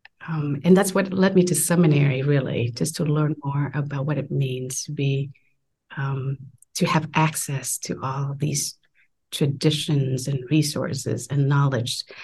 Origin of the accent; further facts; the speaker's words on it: Vietnam; So I was born and raised in Vietnam, and our family was part of the CMA Church, the Christian Missionary Alliance tradition.